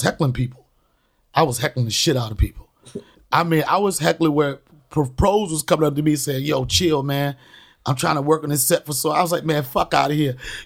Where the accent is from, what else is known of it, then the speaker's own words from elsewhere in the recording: Washington, District of Columbia, United States; now in New York, United States; I'm originally from Washington, D.C., by the way, Alexandria.